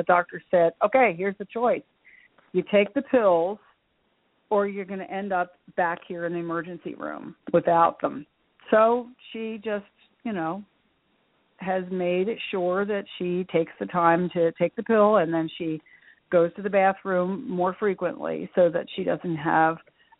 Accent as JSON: {"language": "English", "town": "Dover", "region": "Delaware", "country": "United States", "tie": "born or raised there", "said": "So in April of last year, I did a seminar in my hometown of Dover, Delaware"}